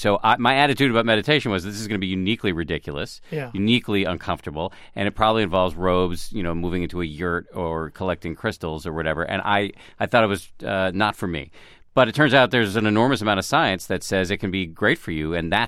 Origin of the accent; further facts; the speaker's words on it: Newton, Massachusetts, United States; You know, I grew up here in Newton, and my parents are doctors at Harvard, secular scientists